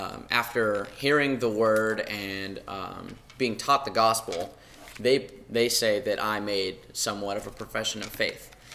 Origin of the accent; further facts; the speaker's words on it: Goodlettsville, Tennessee, United States; Again, I'm from Gillettsville, Tennessee.